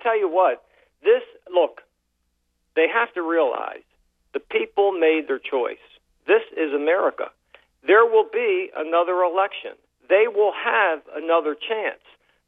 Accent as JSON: {"language": "English", "town": "Baltimore", "region": "Maryland", "country": "United States", "said": "You know, I had told you once before, I'm from Baltimore"}